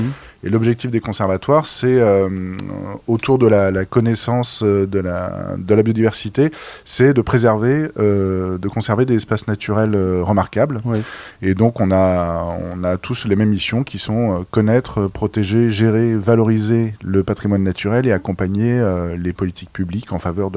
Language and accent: French; Brittany, France; Donc moi, je suis breton.